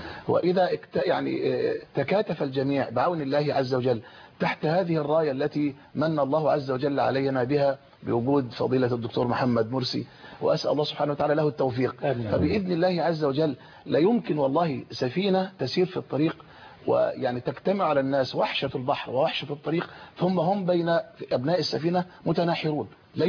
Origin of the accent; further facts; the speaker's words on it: Suez, Suez Governorate, Egypt; إحنا بالنادي عندنا في السويس عاملين مصالحة ما بين كل الطيارات الفكرية،